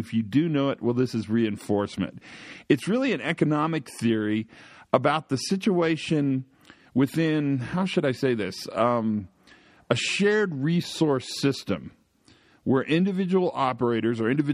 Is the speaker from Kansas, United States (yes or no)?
yes; Kansas, United States; I'm using cattle examples because I'm from Western Kansas. It's comfortable to me.